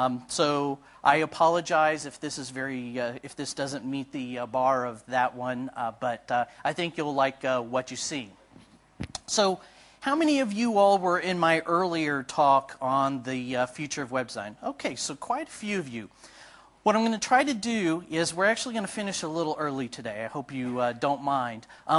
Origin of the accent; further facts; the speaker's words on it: United States; As you might recognize from my accent, I'm from the United States.